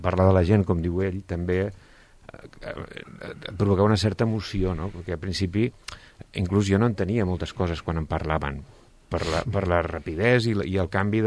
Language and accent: Catalan; Barcelona, Catalonia, Spain; he estat visquent a Barcelona durant molts anys, bueno, vaig néixer a Barcelona